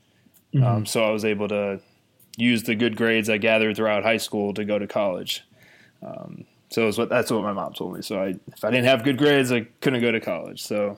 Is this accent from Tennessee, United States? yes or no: no; Sagamore Hills, Ohio, United States; I grew up not too far from Cleveland here, 20 minutes south in a town called Sagamore Hills, Ohio. It's nothing out of this world. It's just a small suburban town. And yeah, I grew up down there.